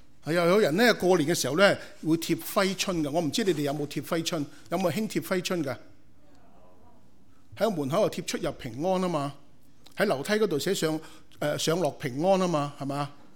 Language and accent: Cantonese; China; 我哋中国人中意自己做畜生嘅